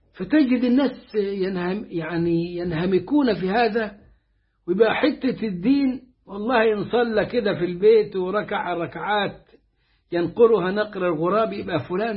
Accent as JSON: {"language": "Arabic", "region": "Upper Egypt", "country": "Egypt", "said": "ده مثل مصري عندنا في الصعيد،"}